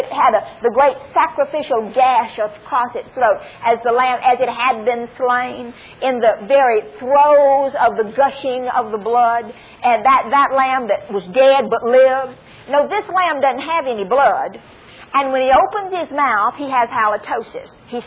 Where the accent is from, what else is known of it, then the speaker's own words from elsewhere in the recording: United States; and I'm an American, and God knows I'm proud to be, and will defend my country